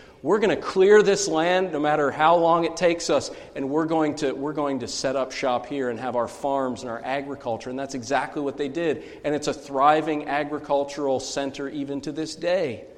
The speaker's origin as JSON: {"language": "English", "region": "Pennsylvania", "country": "United States", "said": "especially into the central area of Pennsylvania, where I'm actually from the Susquehanna Valley."}